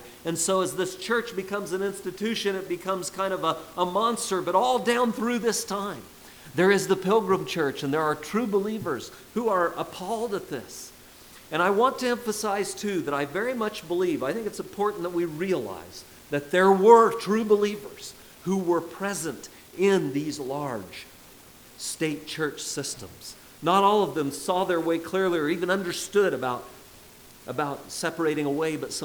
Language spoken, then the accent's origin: English; California, United States; I went to a public school all through the years. I grew up in California.